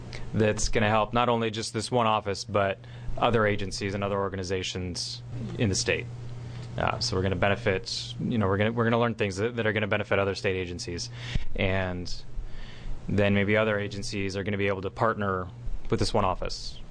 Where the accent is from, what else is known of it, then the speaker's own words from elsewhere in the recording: Colorado, United States; moved away as an adult; now in Portland, United States; I'm originally from Colorado, and I moved here to Portland about 5 years ago.